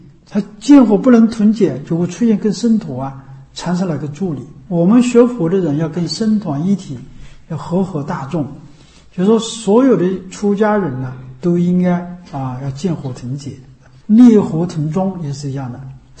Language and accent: Chinese; China; 我们中国人这个样子的，就汉人就是这样的一个性质